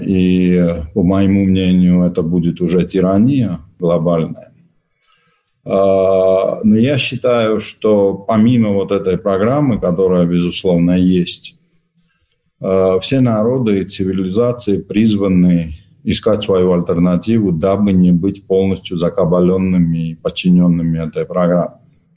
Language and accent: Russian; Tbilisi, Georgia; когда я рос в Тбилиси